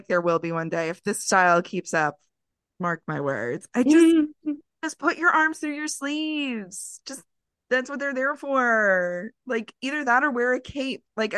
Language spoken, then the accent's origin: English; New York, United States; My dad was from Queens. I wasn't brought up in Queens, though, and I'm not, like, I'm a New Yorker in the state sense. Not in the Manhattan sense.